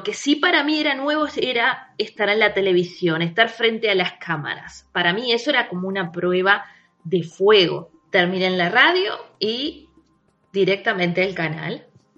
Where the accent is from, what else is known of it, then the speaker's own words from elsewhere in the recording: Uruguay; sobre todo en mi país. Ya para ese entonces yo era conocida en lo que hacía a través del internet, mundo online, pero aquí en Uruguay no.